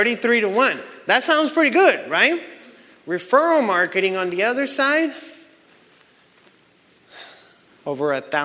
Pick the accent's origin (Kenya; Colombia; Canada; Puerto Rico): Colombia; English is a second language; now in Texas, United States; Remember, when I came from Colombia, I've only lived in Texas, so sorry.